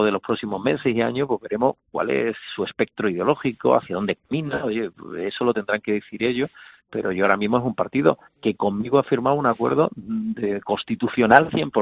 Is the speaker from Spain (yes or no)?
yes; Spain; yo me siento español